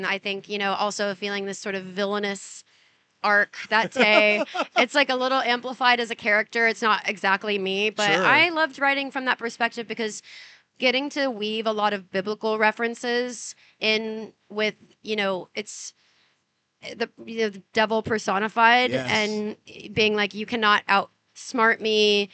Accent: Arlington, Texas, United States; I'm from Arlington, Texas, and my family's still there. My mom's a hairdresser.

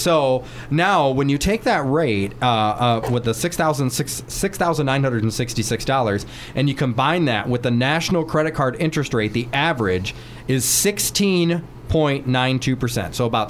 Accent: Illinois, United States; So I'm from Illinois, so the math sometimes takes a little bit

